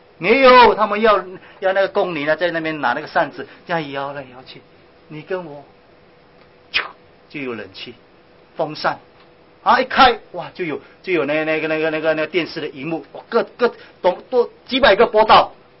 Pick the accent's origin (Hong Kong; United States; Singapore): Singapore; 这表示说我们新加坡人在这个时代很丰裕